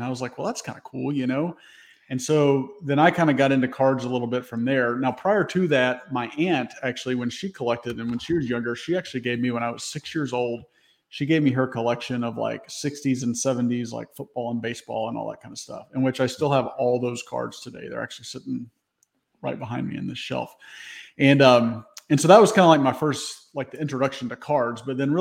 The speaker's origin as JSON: {"language": "English", "town": "Memphis", "region": "Tennessee", "country": "United States", "tie": "born or raised there", "said": "I'm 39 years old. I grew up in the Memphis area and had a lot of local card shops kind of around that area"}